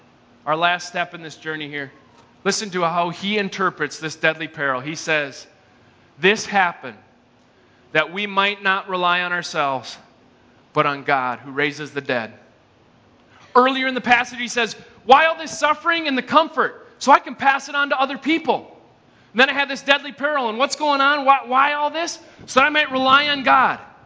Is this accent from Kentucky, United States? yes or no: no; Shoreview, Minnesota, United States; It's like I grew up in Shoreview, the bad streets of Shoreview, Minnesota.